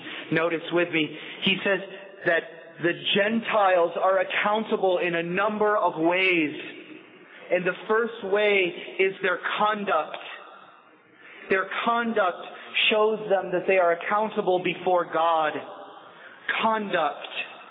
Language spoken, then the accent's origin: English; Pennsylvania, United States; Now I grew up in Northwest Pennsylvania, and not far from my home there is a small Amish community.